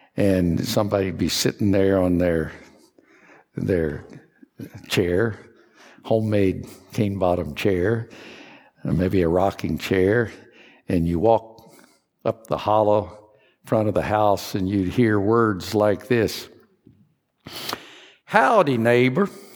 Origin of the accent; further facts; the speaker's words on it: Kentucky, United States; I told you this morning that I grew up in Kentucky, and in Kentucky, when people, southeastern Kentucky in the hills, the traditional architectural styles of Kentucky homes is different than in some other parts of the country.